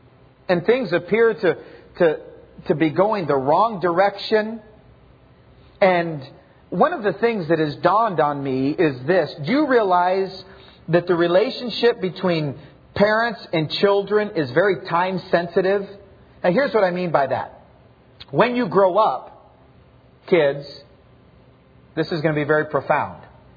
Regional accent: Texas, United States; But I'm telling you, it's growing up in South Texas, We used to have a big bull on the farm.

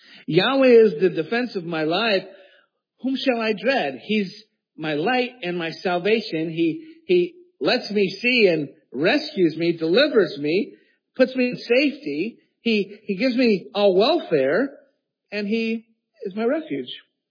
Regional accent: East Coast, United States; moved away; I grew up in the East Coast, right? Where it was, you know, green everywhere. And we had lots of, but when I first moved to Southern California, and that's the climate, more like Israel, actually.

